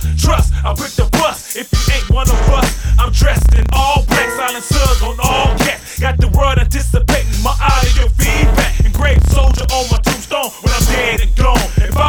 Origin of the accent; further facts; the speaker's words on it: Richmond, California, United States; Nigga, where I'm from? I'm from Richmond, motherfucking California. The motherfucking Yay area, you know what I'm saying?